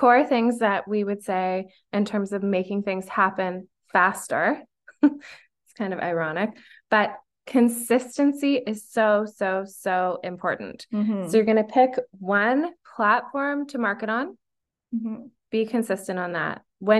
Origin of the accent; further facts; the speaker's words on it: Canada; If you're not, if you don't know that we're Canadian and you're not Canadian, you might not be so starstruck by Trader Joe's.